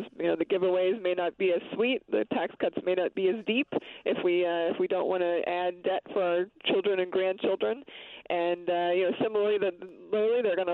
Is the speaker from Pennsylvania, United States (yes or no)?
yes; Pennsylvania, United States; I come from Pennsylvania, so I come from dairy country in the Harrisburg-Hershey area of Pennsylvania.